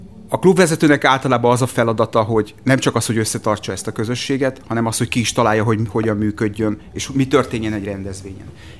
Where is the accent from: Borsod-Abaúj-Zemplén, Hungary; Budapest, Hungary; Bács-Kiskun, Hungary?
Budapest, Hungary; Óbudán nőttem föl, és tőlünk két utcányira volt a legendás Óbuda mozi